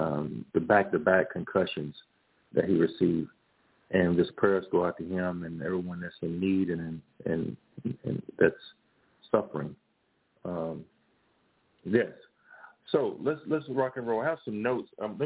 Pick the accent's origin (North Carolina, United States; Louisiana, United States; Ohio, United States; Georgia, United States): Louisiana, United States; Grambling; my home university, Grambling State University, okay, is in my hometown, like 30 minutes away.